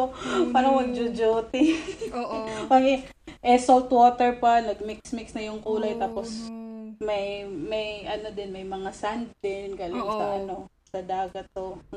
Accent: Tacloban, Eastern Visayas, Philippines; So, yun. Taga-Tacloban ako. I'm 32 years old.

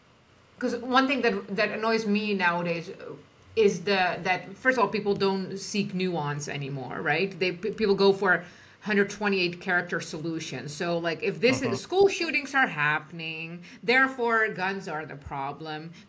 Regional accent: Czechia; English is a second language; moved away; also born or lived in Netherlands / Belgium / United Kingdom; so I'm from East Europe, born in East Europe, Czech Republic, lived in the Netherlands, lived in Belgium, lived in the UK, lived in several countries, traveled the world, speak 9 languages.

